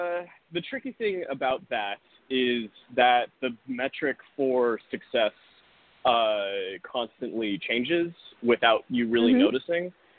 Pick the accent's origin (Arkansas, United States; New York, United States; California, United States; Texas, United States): California, United States; Irvine; But also, uniquely, I grew up in Irvine, which is where Blizzard Entertainment's Southern California headquarters is.